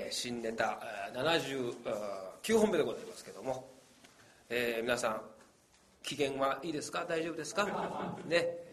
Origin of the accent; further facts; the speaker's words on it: Kobe, Hyogo, Japan; この僕の地元というのは兵庫県の神戸市、鈴蘭台というですね、町なんですけども、